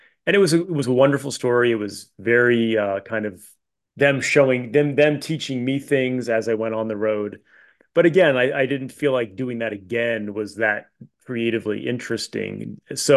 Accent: Rhode Island, United States; I grew up in Rhode Island.

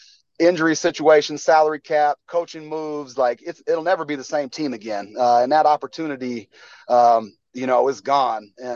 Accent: Montana, United States; I'm from Montana.

